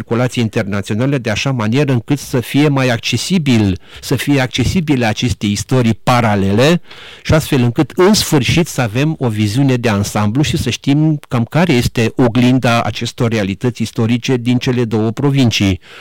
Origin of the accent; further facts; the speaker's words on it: Reșița, Caraș-Severin, Romania; moved away as an adult; eu sunt originar din Banat, m-am născut în Banatul de Munte, într-o comunitate multietnică și multiconfesională. M-am născut la Reșița, am crescut în Banat. După care am venit la Cluj